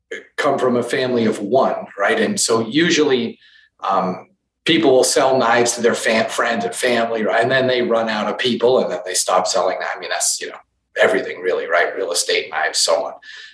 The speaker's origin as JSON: {"language": "English", "town": "Boston", "region": "Massachusetts", "country": "United States", "tie": "born or raised there", "said": "growing up in Boston in the Northeast, right, one state away from you, I didn't speak."}